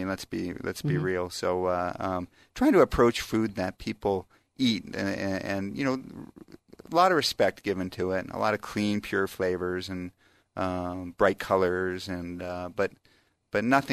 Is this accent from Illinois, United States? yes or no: no; Idaho, United States; You're growing up in Idaho, there wasn't much to do, you know, when it wasn't ski season.